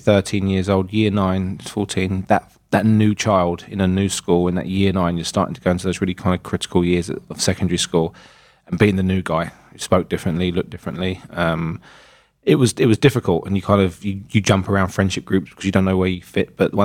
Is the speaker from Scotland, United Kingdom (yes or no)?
no; Wimbledon, London, United Kingdom; my parents moved us to Wimbledon when we were a small child. So basically from sort of 0 to 14, I grew up in Wimbledon.